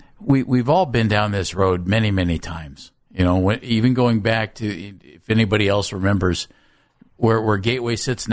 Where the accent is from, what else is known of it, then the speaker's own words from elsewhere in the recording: Ohio, United States; I did not grow up in the city of Cleveland. You know, you grew up real close to the city of Cleveland. I grew up in Summit County.